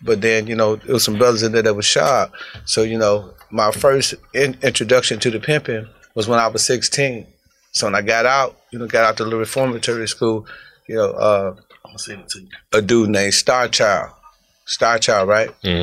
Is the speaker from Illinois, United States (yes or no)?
yes; Chicago, Illinois, United States; No, I was born in Chicago.